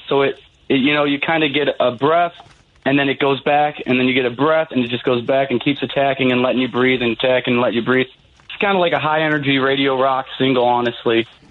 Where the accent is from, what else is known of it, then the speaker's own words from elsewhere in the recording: Illinois, United States; So I grew up in the hometown, and my hometown was DeSantis, Illinois, just the northwest suburb of Chicago. You know, just a little blue collar town.